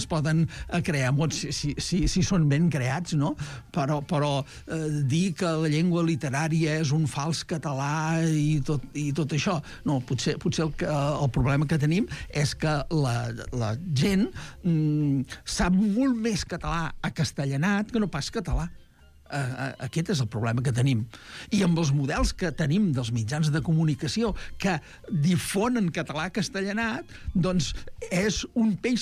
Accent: Catalonia, Spain; jo sóc del Camp de Tarragona.

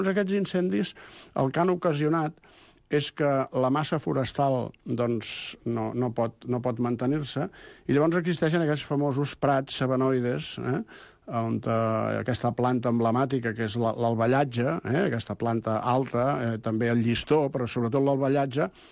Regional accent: Barcelona, Catalonia, Spain; jo sóc barceloní, però en aquests moments no hi visc a Barcelona, visc al municipi al costat

